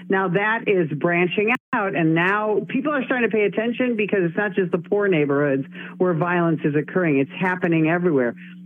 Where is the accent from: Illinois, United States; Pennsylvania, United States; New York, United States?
Illinois, United States; I was born and raised in Illinois. Illinois, you know, we have a reputation for having a corrupt political system.